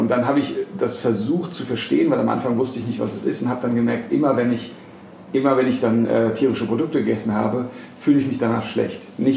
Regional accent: Frankfurt am Main, Hesse, Germany; born or raised there

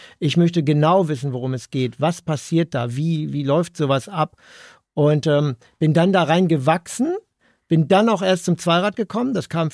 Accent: Hanover, Lower Saxony, Germany; Ich bin 54 Jahre alt, in Hannover geboren, lebe dort schon immer

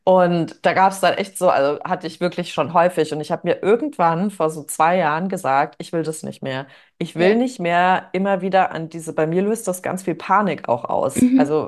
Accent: Bad Soden, Hesse, Germany; Da habe ich in so einem Schmuckladen bei uns in Bad Soden in der Nähe von Frankfurt gearbeitet

